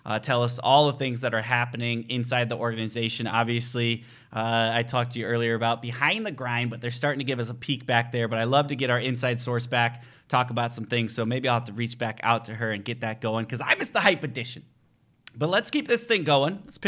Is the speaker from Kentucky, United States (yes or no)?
no; Chicago, Illinois, United States; growing up in the Chicago area, watching Clay Matthews and the Bears and Packers rivalry for a long time, you had respect for the guy.